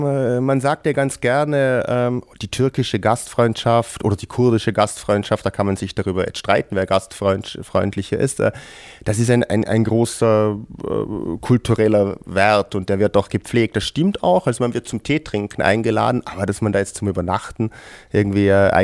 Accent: Austria; als ich ihm sagte, ich komme aus Österreich, aus einem Bergdorf

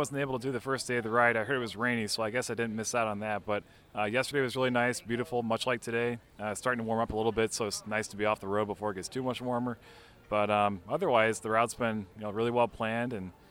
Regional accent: Dixon, Illinois, United States; now in Marion, United States; I live over in Marion, Iowa, but I'm originally from Dixon, Illinois.

